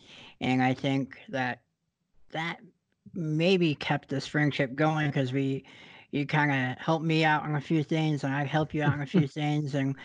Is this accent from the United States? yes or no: yes; Palm Harbor, Florida, United States; also born or lived in Tampa, Florida; I was born in Tampa, Florida, and I was raised in Palm Harbor. I actually grew up in the same neighborhood that you did.